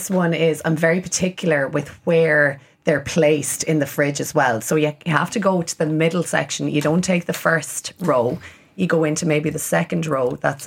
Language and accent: English; County Laois, Ireland; I'm from Laois